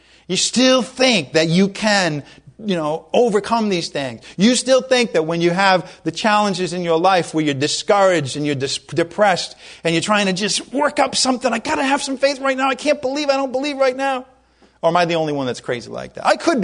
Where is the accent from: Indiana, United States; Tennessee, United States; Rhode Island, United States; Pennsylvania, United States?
Rhode Island, United States; Providence; I know we're both from Providence, but, you know, you don't have to claim me if you don't want to.